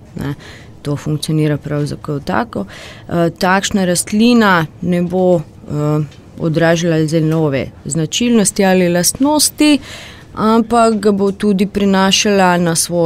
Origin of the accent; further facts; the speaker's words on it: Zagreb, City of Zagreb, Croatia; Slovenian is a second language; jaz sem iz Zagreba sam. Prišla sem poskusiti narediti izpit iz slovenščine, zato ker upam, da bom živela v Ljubljani.